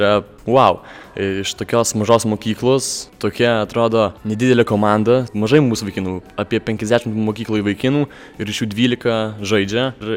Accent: Puńsk, Podlaskie Voivodeship, Poland; Norisi įrodyti, kad ir mes iš Punsko galim pasiekti daug.

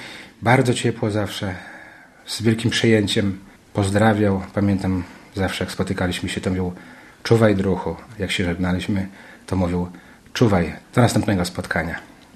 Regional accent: Białystok, Podlaskie Voivodeship, Poland; Jak zobaczył, że jesteśmy z Białegostoku

